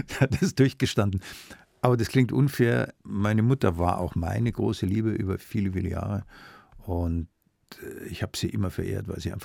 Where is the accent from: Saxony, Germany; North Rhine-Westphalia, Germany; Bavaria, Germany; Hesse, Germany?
Bavaria, Germany; Munich; Und dann war die Entbindung halt kürzeste Weg nach Augsburg. Ja. Fühle mich aber, ohne dass die Augsburger das missverstehen, um Gottes Willen, schon als Münchner